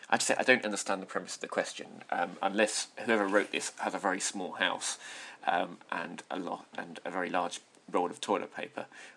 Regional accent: England, United Kingdom; accent: RP; I think once upon a time I had a reasonable RP, received pronunciation, accent.

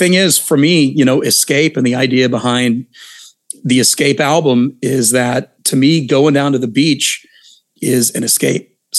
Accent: Memphis, Tennessee, United States; also born or lived in Franklin; Yeah, well, I was, I'm from Memphis, actually.

